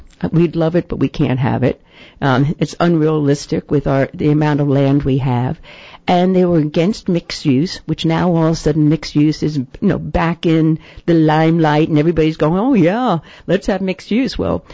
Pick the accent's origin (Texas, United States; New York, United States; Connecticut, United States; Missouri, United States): New York, United States; even when I was raised on Long Island, you know, we had, you know, several, it was a very small town, much smaller.